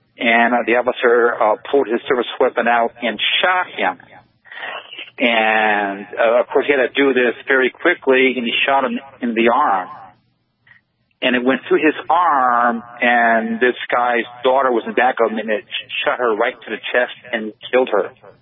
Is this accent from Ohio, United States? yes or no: yes; Cleveland, Ohio, United States; I'm an Ohio native. I grew up in Cleveland, around the Cleveland area.